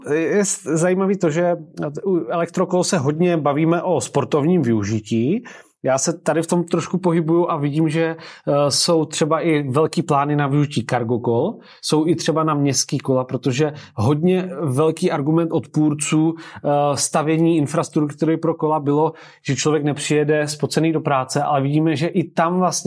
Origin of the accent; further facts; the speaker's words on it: Brno, South Moravian Region, Czechia; já osobně třeba u nás v Brně, jako když si představím, tak tam nejsou takové ty dedikované cyklostezky